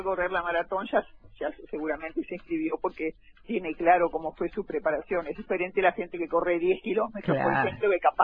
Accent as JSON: {"language": "Spanish", "country": "Uruguay", "said": "viste cómo somos los uruguayos"}